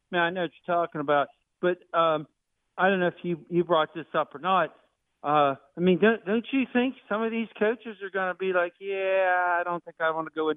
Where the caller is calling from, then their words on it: Altoona, Pennsylvania, United States; from Altoona.